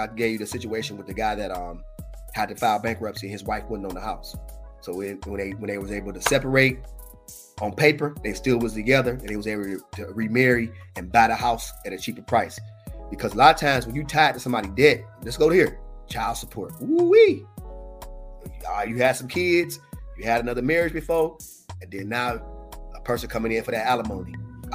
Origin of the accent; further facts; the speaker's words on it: Muskegon, Michigan, United States; from Muskegon, so we got friends from all shapes, colors, sizes.